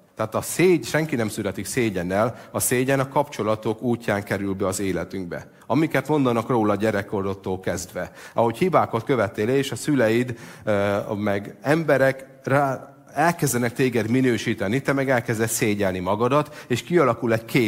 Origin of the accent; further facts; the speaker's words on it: Szabolcs-Szatmár-Bereg, Hungary; Legalábbis ahogy én felnőttem, a szabolcsi focisták, azok híresek arról